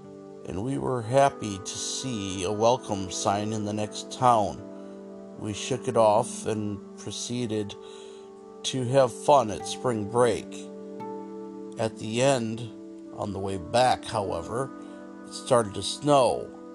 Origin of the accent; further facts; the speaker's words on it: New York, United States; Second, I'm from New York and went to college in New Hampshire, so was oblivious to the fact that North Carolina was home to some vultures.